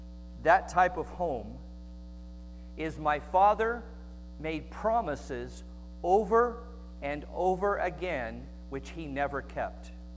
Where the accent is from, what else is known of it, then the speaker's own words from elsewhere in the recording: Los Angeles, California, United States; I grew up in the Los Angeles area, in the area of Torrance and Carson, if you know LA. It's okay, I got out of there.